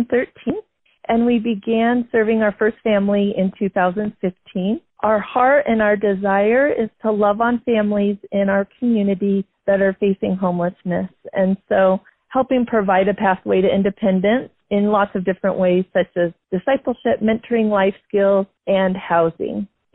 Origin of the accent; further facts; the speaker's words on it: Prescott, Arizona, United States; Well, I was born and raised here in Prescott